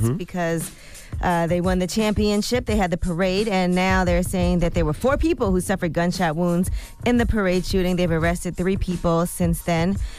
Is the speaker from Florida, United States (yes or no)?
no; Brooklyn, New York, United States; I'm from Brooklyn.